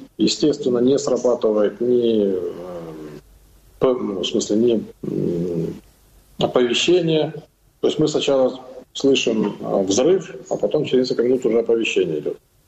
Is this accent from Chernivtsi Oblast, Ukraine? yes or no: no; Donetsk Oblast, Ukraine; Народився на Донеччині і живу на Донеччині.